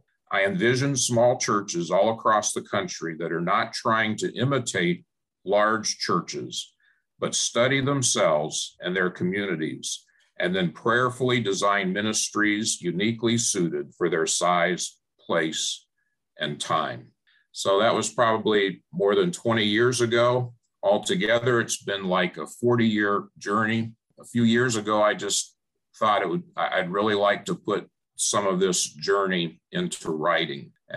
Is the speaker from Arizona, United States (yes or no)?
yes; Phoenix, Arizona, United States; I grew up in Phoenix. My background was big church.